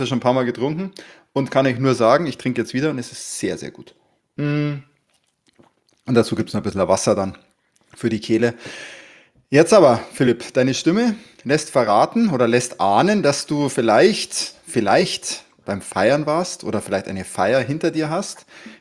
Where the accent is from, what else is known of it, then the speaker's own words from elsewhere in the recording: Bavaria, Germany; ein weißes Limo, ne, sagt man ja bei uns in Bayern